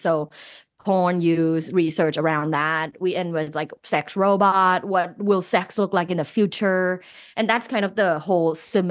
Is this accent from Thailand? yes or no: yes; Thailand; You know, I'm originally from Thailand